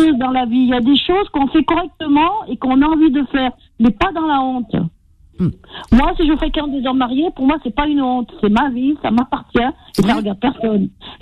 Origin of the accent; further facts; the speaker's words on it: Lyon, Auvergne-Rhône-Alpes, France; Mais si on me manque de respect, par contre, je viens de Lyon.